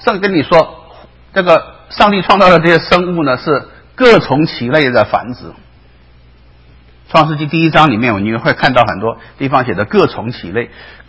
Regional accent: Taiwan; 我记得我小时候在台湾，我妈妈烧饭

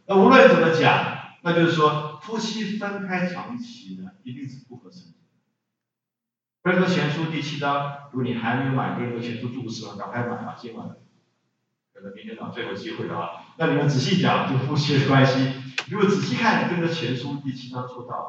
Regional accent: Shandong, China; 我不是山西人，我是山东人啊，我不会讲山西话

